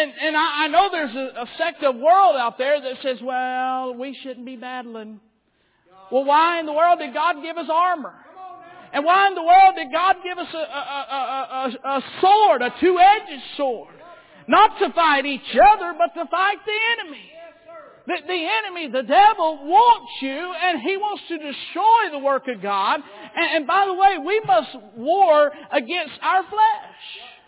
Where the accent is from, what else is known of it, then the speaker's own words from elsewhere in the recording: Alabama, United States; I was from Alabama, Florida side of the world. I was different.